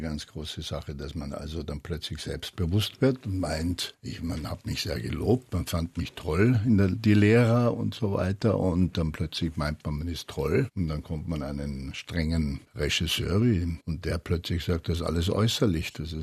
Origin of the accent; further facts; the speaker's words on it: Bavaria, Germany; accent: Bavarian; man hat mir geraten, das zu tun wegen meinem bayerischen Akzent